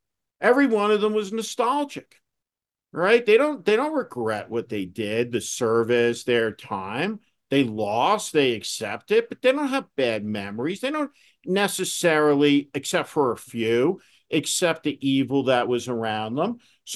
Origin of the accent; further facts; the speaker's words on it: New Jersey, United States; Because I am a Northerner. I'm from New Jersey.